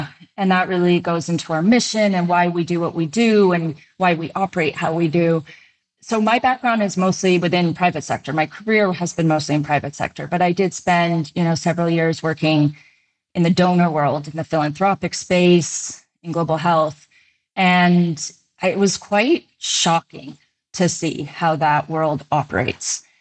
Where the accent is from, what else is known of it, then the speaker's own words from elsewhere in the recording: Canada; also born or lived in Poland; now in United States; I was born in Poland, but we immigrated to Canada when I was really young. So I grew up in Canada.